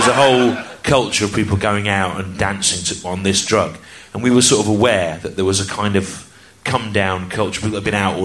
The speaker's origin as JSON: {"language": "English", "region": "West Midlands", "country": "United Kingdom", "tie": "born or raised there", "said": "because I grew up in the Midlands, and in the early 70s, there was this strange thing that happened."}